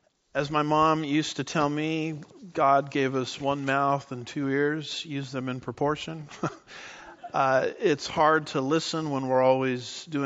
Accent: California, United States; I think of growing up in Southern California, going to the mountains sometimes

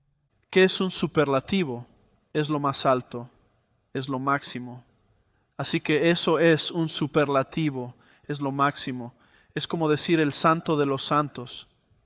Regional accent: California, United States; moved away as an adult; also born or lived in Texas; Soy de California y me mudé a Texas hace más de 2 décadas.

